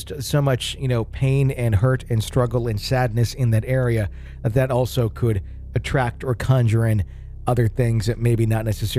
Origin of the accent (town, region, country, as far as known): the South, United States; born or raised there